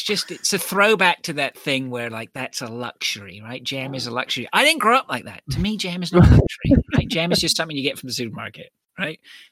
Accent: Canada; I was born in the New World, right? I was born in Canada in the 70s, like when, you know what, like I grew up on hamburgers and chocolate chips and cake and good stuff, right?

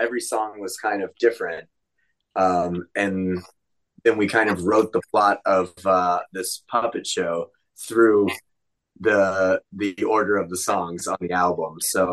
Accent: Tennessee, United States; Well, I'm from Tennessee, so I grew up drinking sweet tea.

